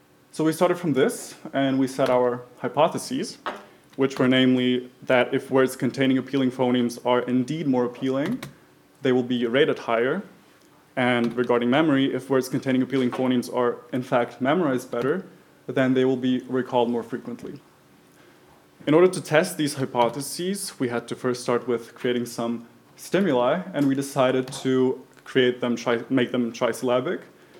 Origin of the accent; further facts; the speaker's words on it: Croatia; now in Vienna, Austria; I'm from Croatia, but I study in Vienna